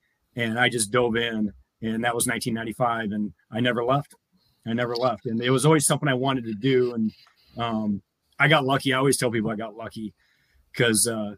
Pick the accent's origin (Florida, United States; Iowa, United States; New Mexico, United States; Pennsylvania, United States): Iowa, United States; Cedar Falls; Yeah, I grew up in Cedar Falls, Iowa